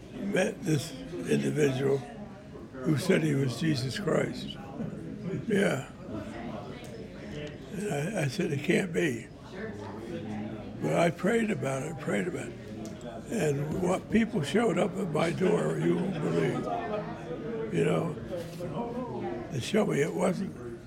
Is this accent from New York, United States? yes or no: no; New Jersey, United States; also born or lived in Denver, Colorado; Well, I was born in New Jersey, and I moved to Denver, Colorado, from my mother's house when I was about six. She got completely cured from TB, and we went back to New Jersey.